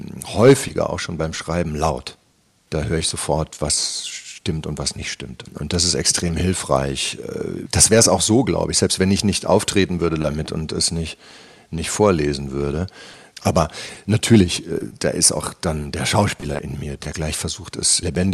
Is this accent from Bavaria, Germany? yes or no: no; North Rhine-Westphalia, Germany; Das ist auch sehr besonders, finde ich, da im Ruhrpott in der Ecke, wo ich herkomme.